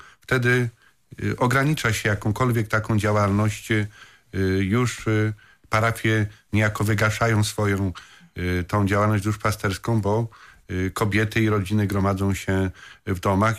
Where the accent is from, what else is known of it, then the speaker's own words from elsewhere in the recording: Lesser Poland, Poland; moja ziemia w związku z tego, że pochodzę z diecezji tarnowskiej.